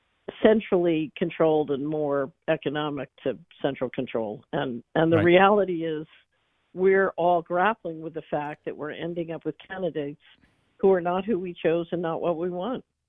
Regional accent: Philadelphia, Pennsylvania, United States; I have a very long view on this because I grew up in West Philadelphia.

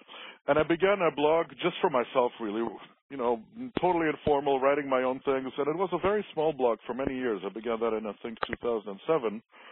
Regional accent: Switzerland; also born or lived in Washington, D.C., United States; now in Florida, United States; I was born myself in Switzerland. I lived there most of my life, though I studied in the United States. So I lived in Washington, D.C. for a couple of years, got a couple of degrees there, and now I live in Florida.

